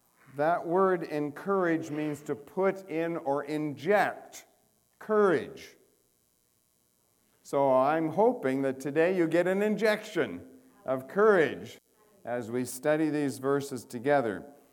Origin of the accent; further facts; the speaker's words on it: Canada; I'm a Canadian.